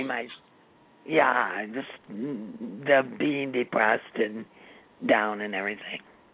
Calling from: Montana, United States; you. Montana.

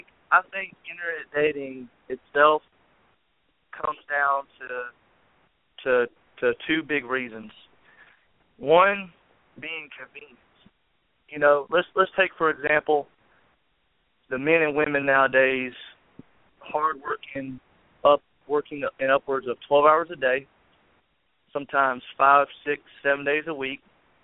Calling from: Valley, Alabama, United States; I'm calling from Valley, Alabama.

